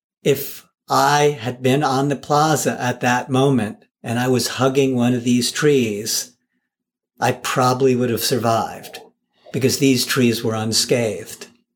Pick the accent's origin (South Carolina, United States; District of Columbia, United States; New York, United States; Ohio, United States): New York, United States; Manhattan; and I'm also born and raised in Manhattan. So I feel very at home in Manhattan